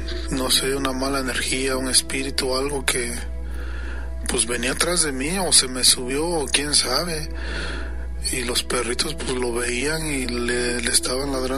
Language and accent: Spanish; Oaxaca, Mexico; En mi pueblo, en la Mixteca oaxaqueña. Les mando un gran saludo desde aquí de Oaxaca